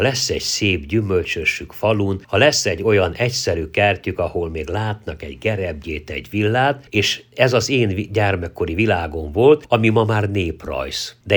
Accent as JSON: {"language": "Hungarian", "town": "Póka", "country": "Hungary", "tie": "born or raised there", "said": "azt az otthont, amiben felnőttem és gyermekkorom szép világa volt Pókában"}